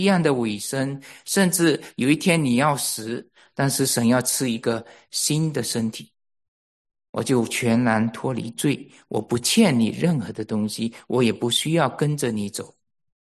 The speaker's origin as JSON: {"language": "Chinese", "country": "China", "said": "我们中国人不喜欢领养这个字，我们觉得被领养是不好的"}